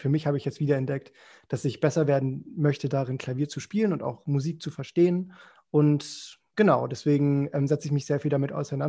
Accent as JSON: {"language": "German", "region": "Hesse", "country": "Germany", "tie": "born or raised there", "said": "Ich bin gebürtig aus Hessen, aber in Niedersachsen habe ich sozusagen meine politische Heimat gefunden"}